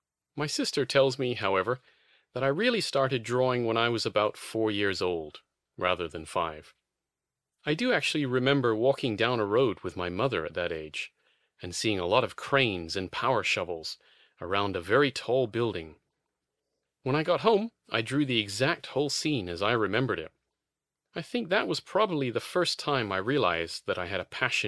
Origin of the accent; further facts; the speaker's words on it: London, United Kingdom; born there; Well, I was born in London in 1974.